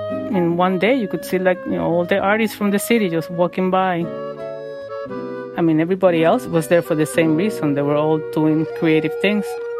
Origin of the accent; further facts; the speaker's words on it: Puerto Rico; moved away as an adult; now in New York, United States; You know, we came from Puerto Rico and we were coming to New York.